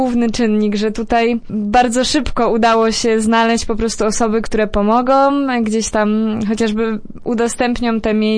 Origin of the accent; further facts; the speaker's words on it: Głogów, Lower Silesian Voivodeship, Poland; pochodzę z Głogowa i tak cały czas jest mi bliski